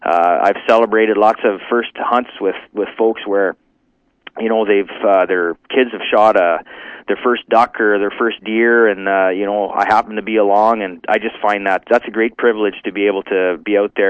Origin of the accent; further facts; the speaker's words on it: Ontario, Canada; So I grew up in the Ottawa Valley.